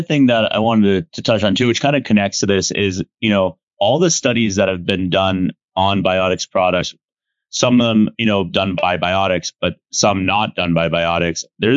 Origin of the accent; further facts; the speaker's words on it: Boston, Massachusetts, United States; I don't just say that because I'm from Boston